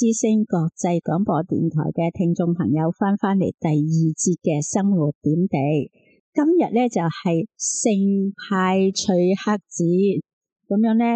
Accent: China; 我哋中国人

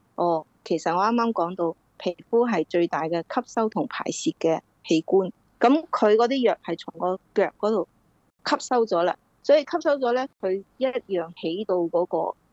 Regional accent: Guangdong, China; 同我哋广东人嘅保健身体咧

